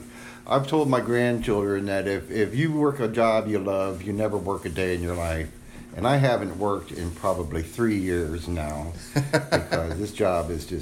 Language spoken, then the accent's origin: English; Ohio, United States; This has been a journey since I graduated high school in 1972 in high school in Ohio.